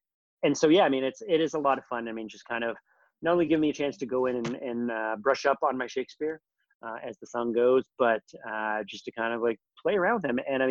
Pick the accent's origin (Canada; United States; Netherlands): Canada; I used to love growing up in Canada. On Sunday mornings, my local radio station, I used to play like the old classic radio serials